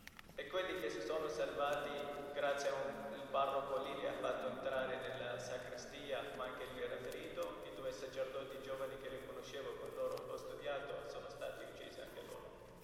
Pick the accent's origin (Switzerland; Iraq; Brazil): Iraq; Erbil, Erbil Governorate; Italian is a second language; sono rifugiati nella zona kurda, da dove vengo io, città di Erbil e altre città in Kurdistan dell'Iraq.